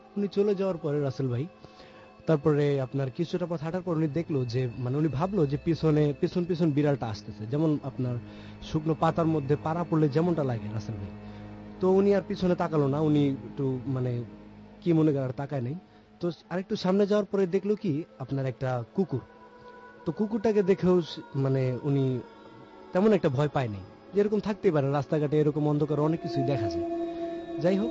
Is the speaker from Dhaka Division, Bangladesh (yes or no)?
yes; Dhaka, Dhaka Division, Bangladesh; আমি মগবাজার থেকে এসেছি।